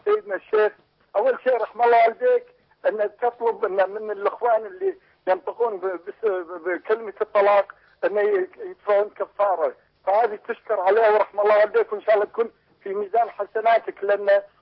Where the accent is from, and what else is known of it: Kuwait